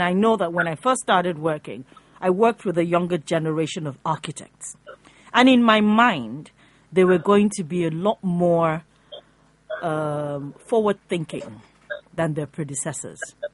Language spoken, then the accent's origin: English; Kaduna, Kaduna State, Nigeria; because I grew up in the north. I was born and brought up in Kaduna, and we saw trees.